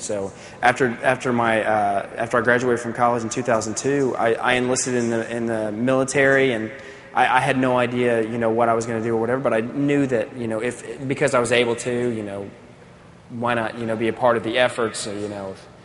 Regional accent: Kentucky, United States; born there; I was born in Eastern Kentucky, so we had great bluegrass music there

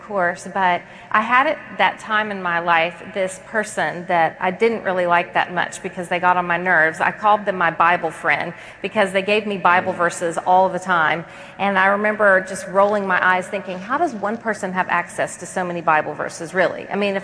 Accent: North Carolina, United States; That's right. I'm from North Carolina

